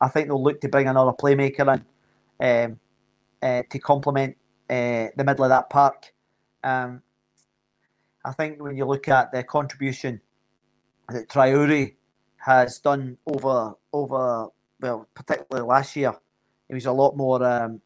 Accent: Scotland, United Kingdom; I'm Scottish.

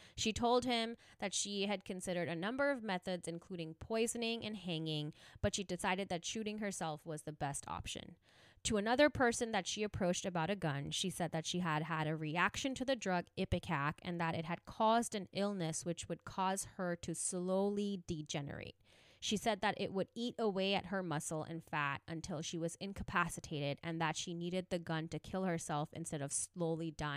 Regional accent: India; Anu is Indian, and being Indian myself, I know we're sort of behind on like mental health progress.

